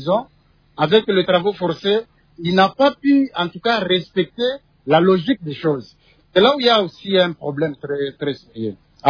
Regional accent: DR Congo; Les travaux forcés ici chez nous en RDC

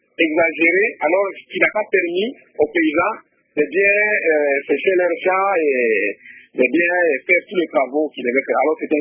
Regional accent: Kasongo, Maniema, DR Congo; on s'appelle tous, nous sommes des Kasongolais. Donc, nous appartenons tous à Kasongo, en dépit de nos petites tribus.

